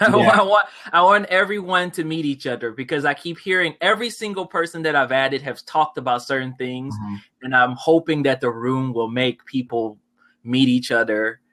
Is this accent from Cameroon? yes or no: yes; Cameroon; born there; I was born in Cameroon, Africa, which is a country right under Nigeria. That's where my dad is from. My mom is from the United States. She's from North Carolina.